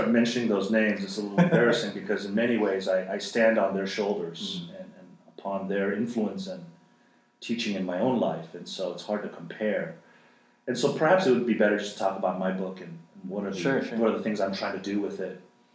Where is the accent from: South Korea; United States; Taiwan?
South Korea; And I went to an English-speaking private school, and so though I learned English growing up, I was raised in Korea.